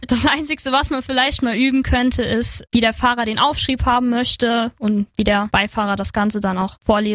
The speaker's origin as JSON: {"language": "German", "town": "Wolfersweiler", "region": "Saarland", "country": "Germany", "said": "ich komme aus Wolfersweiler, das ist ein kleiner Ortsteil in der Gemeinde Nohfelden. Ich bin 16."}